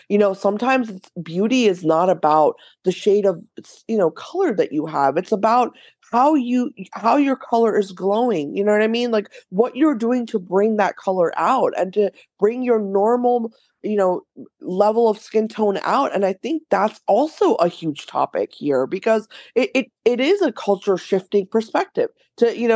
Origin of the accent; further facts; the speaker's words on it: India; I come from a culture like, you know, in India, like my parents were from India. I'm from India. I was born there.